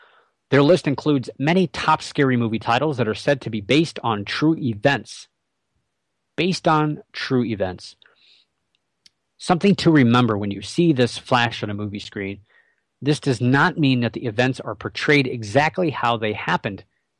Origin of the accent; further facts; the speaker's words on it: Muncie, Indiana, United States; born there; I was born in Muncie, Indiana, for starters, which is cool.